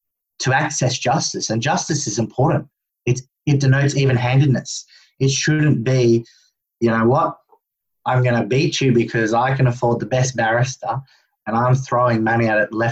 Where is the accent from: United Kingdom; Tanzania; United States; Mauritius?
Mauritius; Obviously, having a cultural background, I love my Indian food. I love my Italian food. I love my Mauritian food, because I'm from Mauritius, which is Indian-inspired.